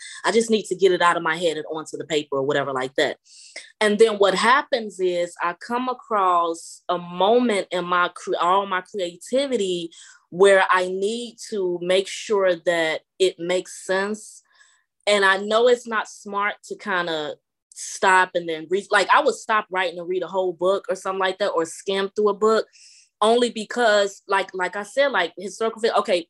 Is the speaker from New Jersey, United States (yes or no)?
no; Chicago, Illinois, United States; moved away as an adult; also born or lived in Louisiana; because I'm from Chicago, but I moved to Louisiana like right after I met my husband, and I've been there for like 8 years. Then I moved to Georgia.